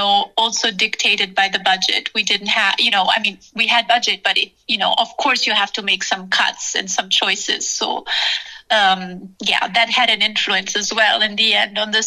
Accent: Turin, Piedmont, Italy; English is a second language; I love that it's home. It's where we shot the movie. It's where I grew up in Italy.

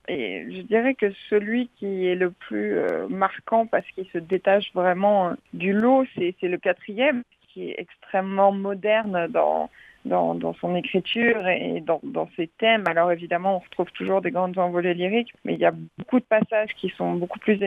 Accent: France; born there; j'ai du sang russe beaucoup en moi, même si je suis née en France et j'ai un nom très français et j'ai une culture française, mais ma famille vient de là-bas et j'ai grandi avec aussi d'une certaine façon la culture russe et la musique russe.

